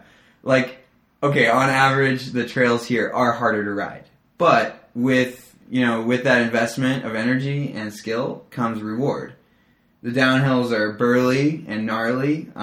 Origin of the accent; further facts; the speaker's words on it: San Francisco, California, United States; now in South Korea; I'm from around San Francisco.